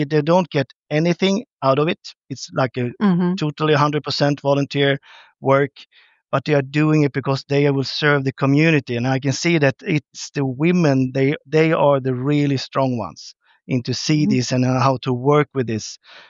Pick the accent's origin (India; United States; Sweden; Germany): Sweden; English is a second language; me coming from Sweden, we can't just say that, oh, here, we come from Sweden, we do everything the best.